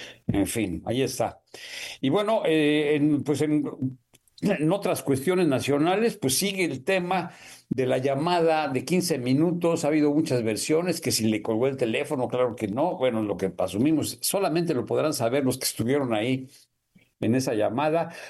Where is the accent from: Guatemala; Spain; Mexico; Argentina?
Mexico; nuestra, pues, en el sentido como mexicanos, con Estados Unidos